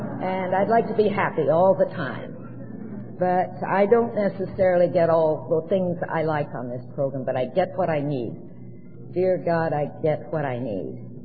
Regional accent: Olympia, Washington, United States; also born or lived in Harlingen, Texas / Missoula, Montana; when I was a teenager growing up in Olympia, Washington, and Harlingen, Texas, and Missoula, Montana.

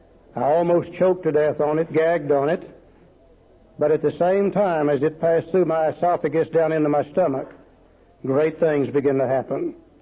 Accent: Tulsa, Oklahoma, United States; In fact, I was born and raised over here in Tulsa, Oklahoma.

